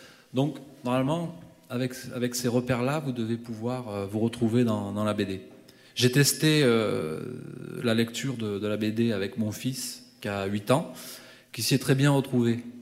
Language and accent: French; Sainte-Enimie, Occitanie, France; moi je suis originaire de Saint-Enimie